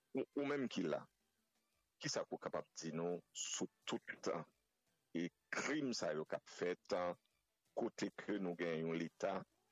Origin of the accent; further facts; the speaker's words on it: Haiti; c'est une grande tristesse en tant qu'haïtien